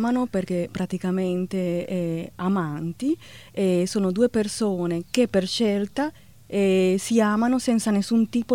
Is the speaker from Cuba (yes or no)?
yes; Cuba; Italian is a second language; now in Italy; Italia è un paese che mi ha accolta, invece Cuba è il paese che mi ha visto nascere.